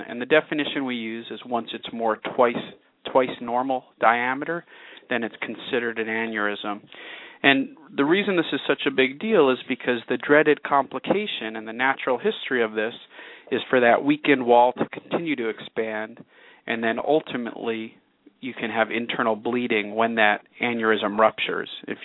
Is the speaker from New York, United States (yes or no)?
yes; New York, United States; I grew up in the New York area and then went up to Boston for college